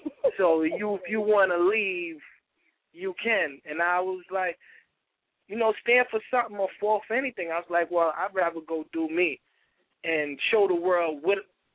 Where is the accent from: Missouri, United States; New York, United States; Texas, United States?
New York, United States; Harlem; And I'm from Harlem, New York.